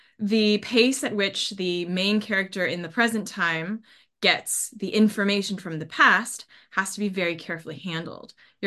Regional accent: Issaquah, Washington, United States; My bio says Seattle, but I'm actually from a town called Issaquah in Washington State, which is pretty much the next town over from where Twin Peaks was filmed.

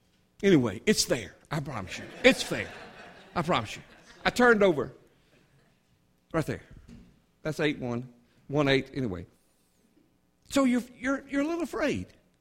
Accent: Mississippi, United States; I have five brothers, no sisters. I grew up in South Mississippi, six boys in one household.

